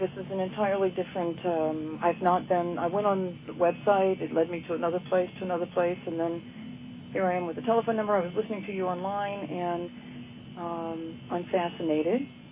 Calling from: California, United States; I'm in California.

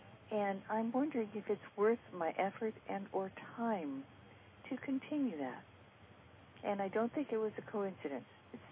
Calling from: Kankakee, Illinois, United States; Chicago, Kankakee area.

